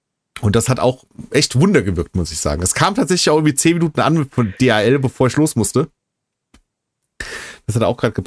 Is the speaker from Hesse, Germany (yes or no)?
yes; Hesse, Germany; ich komme ja aus der Gegend